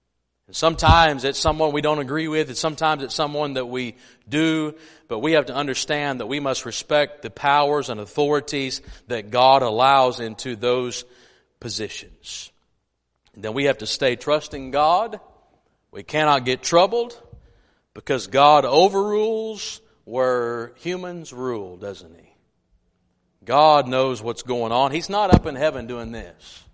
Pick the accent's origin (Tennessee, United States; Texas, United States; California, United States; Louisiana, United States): Texas, United States; Because I'm a redneck, I'm a Texan, I'm an American, I'm a Second Amendment. I am too.